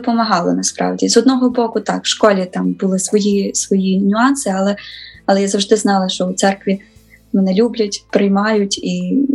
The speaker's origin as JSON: {"language": "Ukrainian", "town": "Ivano-Frankivsk", "region": "Ivano-Frankivsk Oblast", "country": "Ukraine", "said": "я навчалася і в Києві, і, а сама я з Івано-Франківська"}